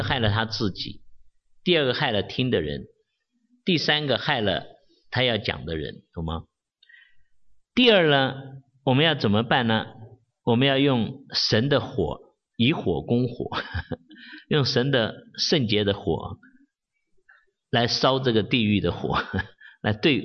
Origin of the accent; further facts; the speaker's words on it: China; 我们中国人也说，良言一句三冬暖，恶语伤人六月寒